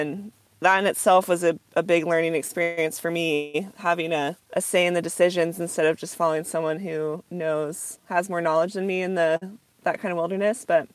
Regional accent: Juneau, Alaska, United States; I grew up in Juneau, Alaska, and spent a lot of my childhood outside.

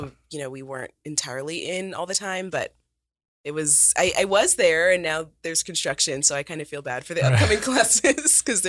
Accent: Corona, California, United States; So I am from Corona in Southern California. Not a fun time to be from a place called Corona, but it exists and it's in California. So that's where I'm from.

